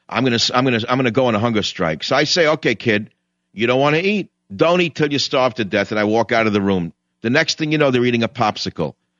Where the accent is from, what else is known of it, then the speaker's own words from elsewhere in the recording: New York, United States; I grew up on Latin music in New York, and I understand that many of you didn't.